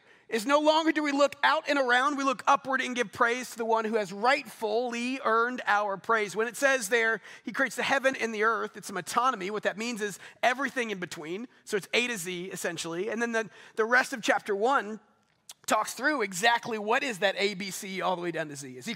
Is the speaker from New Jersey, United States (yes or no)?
no; Double Oak, Texas, United States; Because I grew up in Double Oak. Just got to say that, you know what I mean? And there's not a whole lot around here that compares to that.